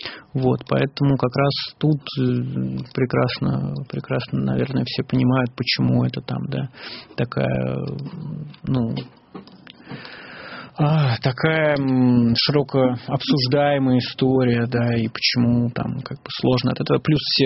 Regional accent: Russia; Мы такие все понимаем, но мы из России.

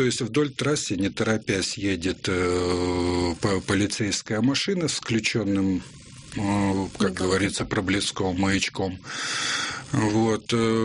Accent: Russia; Ну, у меня московские номера на машине. И наклейка на машине, что «рус». Я из России приехал.

